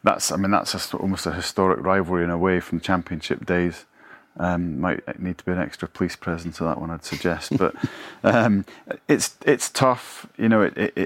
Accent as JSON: {"language": "English", "region": "Scotland", "country": "United Kingdom", "said": "as a Scot, you always remember Hamilton beating Rangers."}